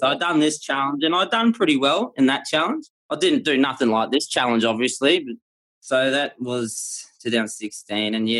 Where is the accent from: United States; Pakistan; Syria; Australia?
Australia; Brisbane, Queensland; I'm born and bred in Brisbane, been here for 34 years now.